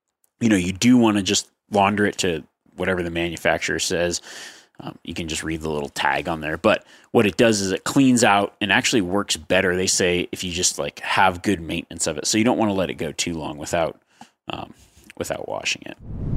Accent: Northeast, United States; now in Florida, United States; I grew up in the Northeast and after college moved to Florida.

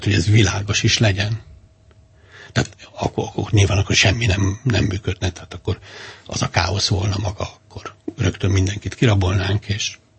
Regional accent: Hungary; maga is magyar, meg én is magyar vagyok.

